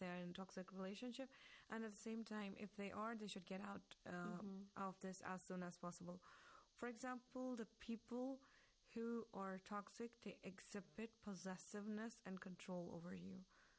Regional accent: Jammu and Kashmir, India; now in Iran; I am from Kashmir, which is under Indian administration. And I have been living in Iran for some past 9 years now.

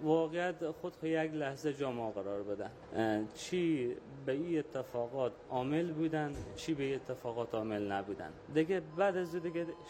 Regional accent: Herat, Afghanistan; یکی از شهروندای شهر هرات و اصلیت افغانستانی دارم.

